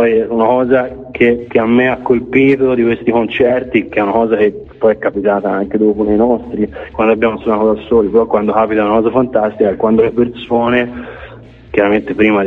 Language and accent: Italian; Poggibonsi, Tuscany, Italy; siamo più o meno siamo tutti di Poggi Bonzi e limitrofi